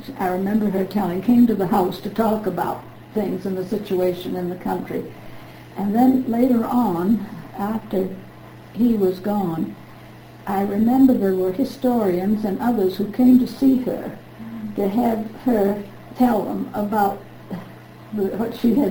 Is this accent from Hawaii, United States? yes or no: no; Quincy, Massachusetts, United States; born there; I was born in Quincy, Massachusetts, in the section of Quincy which is known as Wollaston.